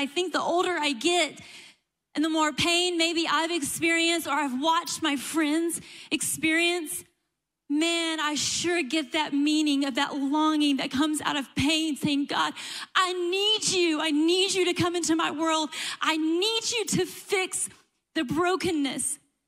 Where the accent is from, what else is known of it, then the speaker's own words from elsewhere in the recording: Kentucky, United States; I know, but we're from Kentucky, and so we go big. The bluegrass state, right?